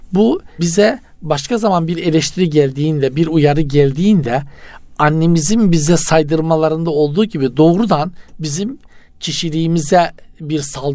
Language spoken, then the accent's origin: Turkish; Black Sea Region, Turkey; Bizim Karadeniz'de tabii yani var.